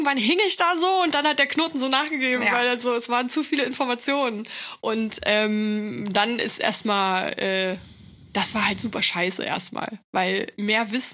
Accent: East Germany, Germany; Und wie gesagt, ich komme aus Ostdeutschland.

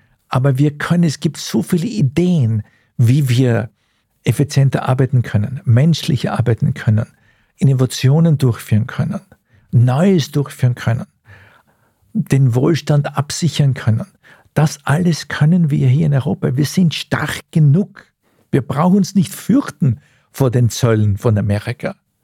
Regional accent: Vienna, Austria; Wien wird meine Geburtsstadt bleiben. Wien ist die Stadt und wird die Stadt bleiben, wo ich aufgewachsen bin.

